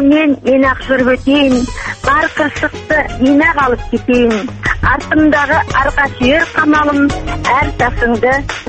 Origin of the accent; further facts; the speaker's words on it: Taraz, Jambyl Region, Kazakhstan; born there; Бұл кітабымды мен туған жерім Тараз қаласының туыстары